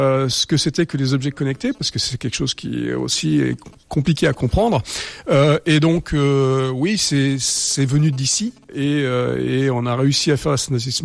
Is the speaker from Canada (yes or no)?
no; Toulouse, Occitanie, France; Je suis toulousain, ça n'a rien à voir